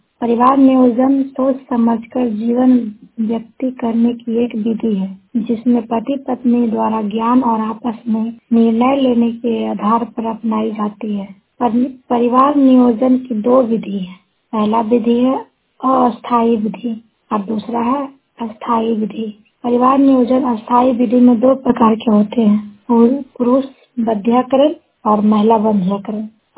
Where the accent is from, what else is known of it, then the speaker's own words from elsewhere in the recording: Siswa, Uttar Pradesh, India; मैं प्रखंड सिसवा की रहने वाली हूँ